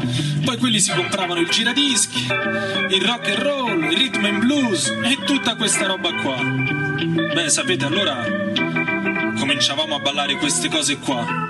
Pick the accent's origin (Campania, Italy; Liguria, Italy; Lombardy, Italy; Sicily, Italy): Campania, Italy; Forni; Per fortuna c'erano altri amici di Forni, il mio paese, che ci andavano pure loro.